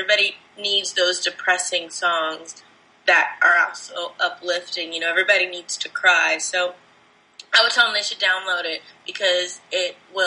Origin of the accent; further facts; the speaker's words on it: Burbank, California, United States; Like, I'm from Burbank, California, so, like, my dad is a screenwriter